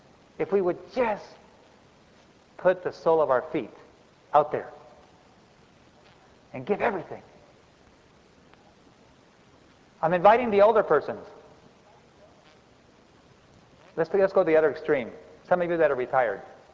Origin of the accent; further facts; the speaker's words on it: Bolivia; English is a second language; I grew up in Bolivia, and I'll tell you what, the Adventist church was a minority.